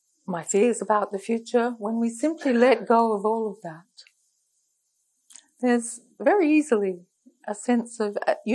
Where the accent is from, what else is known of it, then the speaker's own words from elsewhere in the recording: Australia; I come from Australia